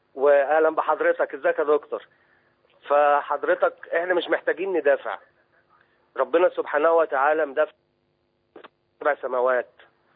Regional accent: Tanta, Gharbia, Egypt; أنا من طنطا حضرتك من مصر.

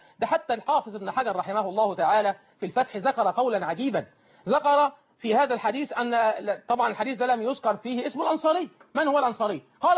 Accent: Egypt; بلدنا مصر

